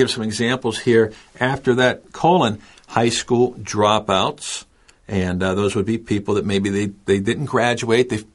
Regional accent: Pennsylvania, United States; I'm from Pennsylvania, and we've got about 25 state universities

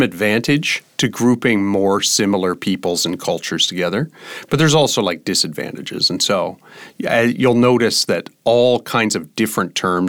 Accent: Canada; You know, because I come from like rural Canada. So, you know, there was like a Chinese restaurant in my hometown, you know.

